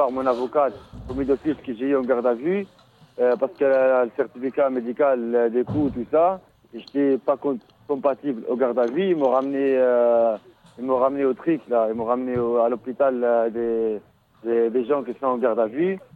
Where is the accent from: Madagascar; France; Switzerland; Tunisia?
Tunisia; moi je suis Tunisien.